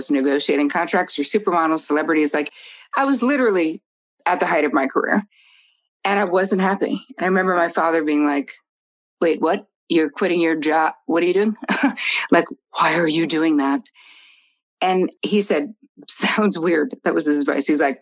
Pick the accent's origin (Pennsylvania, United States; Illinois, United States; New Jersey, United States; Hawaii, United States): New Jersey, United States; He realized how he lives in New Jersey, which I'm from Jersey, so I love Jersey.